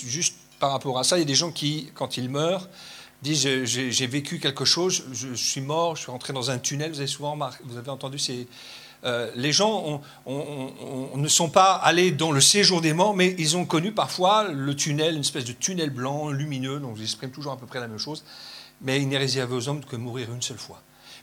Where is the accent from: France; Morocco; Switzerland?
France; born there; Moi, je suis né en France, mais j'y suis pour rien.